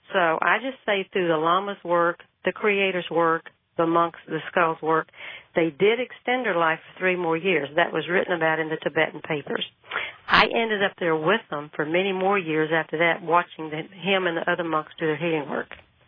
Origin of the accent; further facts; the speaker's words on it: Houston, Texas, United States; I was raised here in Houston, just mainstream religion, minding my own business